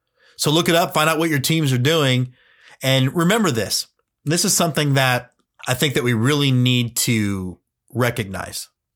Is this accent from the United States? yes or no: yes; Texas, United States; My home state Corpus Christi Hooks have a whole week planned called Spirit Week.